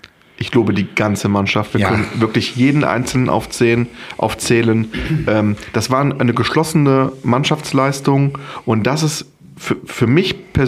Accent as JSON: {"language": "German", "town": "Mönchengladbach", "region": "North Rhine-Westphalia", "country": "Germany", "tie": "born there", "said": "aber gebürtiger Mönchengladbacher, ne? Der ist so wie ich."}